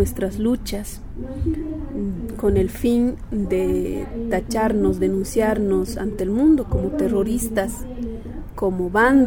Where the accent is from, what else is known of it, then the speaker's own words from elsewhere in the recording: Ecuador; Vengo de Ecuador. Soy poeta quichua del pueblo Cayambi.